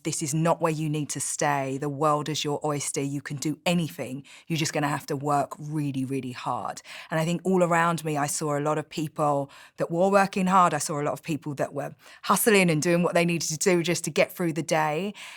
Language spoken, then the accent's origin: English; London, United Kingdom; I'm from East London. I like to make that distinction because I feel like such a Londoner. And I feel like that, you know, being from East London, coming from that place is so much a part of my character.